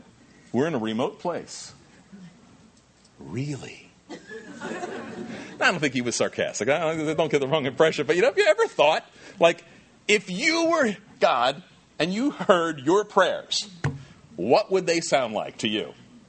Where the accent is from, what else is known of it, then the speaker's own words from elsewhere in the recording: New Jersey, United States; also born or lived in Long Island, United States; I was raised in Jersey and Long Island.